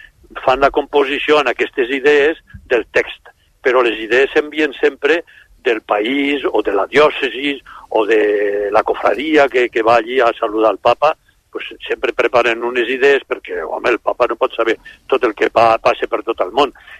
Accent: Aragon, Spain; first language xapurreu; llengua primera que vaig aprendre va ser el català, però de la Franja, evidentment, i la meva mare, el meu pare, la meva família, tota la vida hem parlat amb el xapurreu, que diem allí a la meva comarca del Matarranya

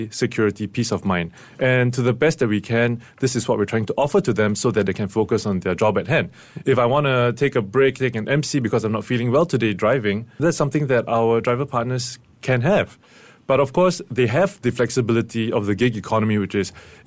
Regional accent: Singapore; I think one of the good things about being Singaporean is you understand the DNA of being different.

